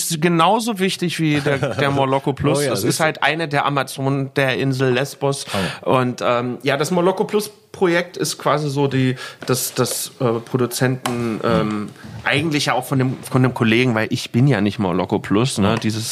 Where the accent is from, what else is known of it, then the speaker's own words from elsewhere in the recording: Leipzig, Saxony, Germany; ich bin eigentlich aus so ein richtiges ostdeutsches Plattenbaukind. Ich bin in Grünau in Leipzig aufgewachsen. Das ist so ein Plattenbaugebiet, so vergleichbar mit Berlin-Marzahn, auch fast so groß.